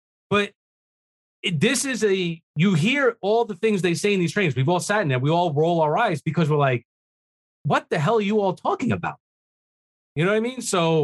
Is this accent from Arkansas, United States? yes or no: no; New York, United States; I didn't even think about that growing up in New York.